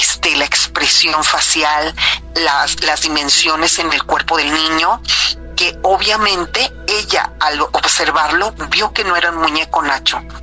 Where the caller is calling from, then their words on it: Querétaro, Mexico; de Querétaro